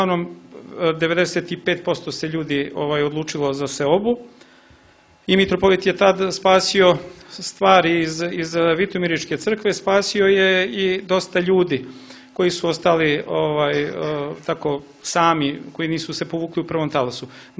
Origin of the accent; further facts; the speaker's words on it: Peć, Peć District, Kosovo; I sećam se, 11. u stvari jun, bio je petak, počinje polako panika da se širi kod nas u Peći.